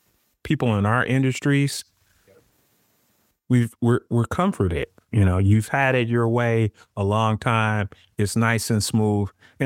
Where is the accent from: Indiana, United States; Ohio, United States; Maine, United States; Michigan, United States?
Michigan, United States; now in Florida, United States; I'm from Michigan.